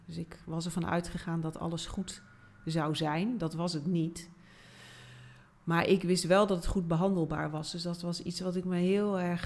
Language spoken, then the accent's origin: Dutch; Apeldoorn, Gelderland, Netherlands; Ik kom uit Apeldoorn. Ik ben 54 jaar.